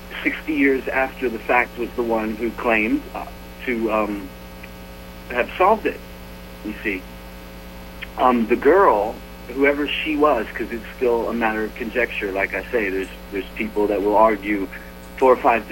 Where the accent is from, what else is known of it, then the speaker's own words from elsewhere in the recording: Harrodsburg, Kentucky, United States; Yeah, well, I'm from Kentucky. I grew up near the place, Bergen in Harrodsburg.